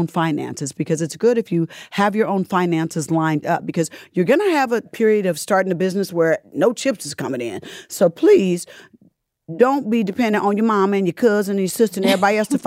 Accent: Indianapolis, Indiana, United States; Indianapolis, Indiana.

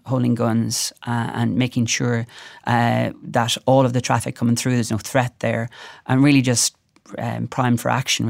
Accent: Virginia, County Cavan, Ireland; also born or lived in Dublin; I actually spent the first 2 years of my life in Dublin before we moved to Virginia in County Cavan, not far from the border. And I lived there till I was seven.

